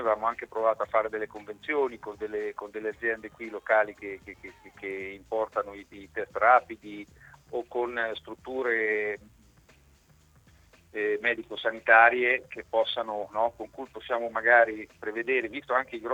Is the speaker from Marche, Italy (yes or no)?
yes; Ancona, Marche, Italy; accent: Anconetano; E se vuoi in anconetano, parlo in dialetto.